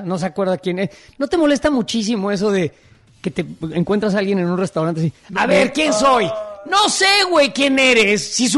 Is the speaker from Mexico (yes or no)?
yes; San Ángel, Mexico City, Mexico; yo soy del barrio Bravo de San Ángel. O sea, de uno de los lugares más fresas del país.